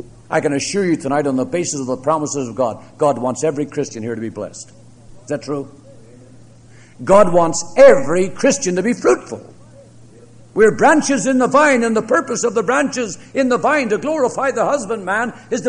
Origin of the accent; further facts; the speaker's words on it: Northern Ireland, United Kingdom; I said, no, I'm not a Canadian. I am from Ireland, Northern Ireland.